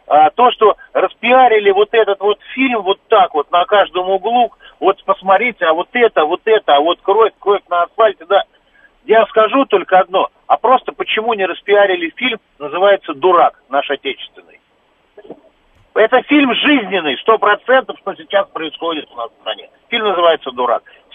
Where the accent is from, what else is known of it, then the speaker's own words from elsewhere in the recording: Podolsk, Moscow Oblast, Russia; я сам из Подольска.